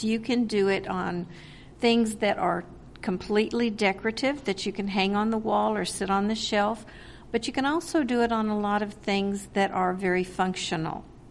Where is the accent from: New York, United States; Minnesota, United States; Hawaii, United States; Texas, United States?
Texas, United States; Pinehurst; I'm from Pinehurst, Texas, which is just northwest of Houston.